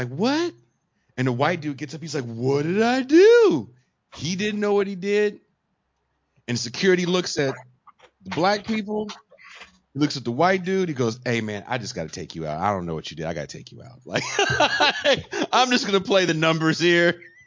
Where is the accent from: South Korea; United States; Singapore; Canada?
United States; West Coast; And Richmond, Virginia is very different than where I grew up in the West Coast